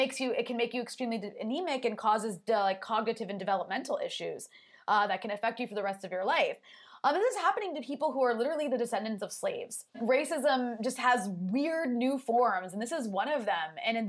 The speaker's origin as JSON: {"language": "English", "country": "United States", "said": "And the reason I did that story is because I'm an American."}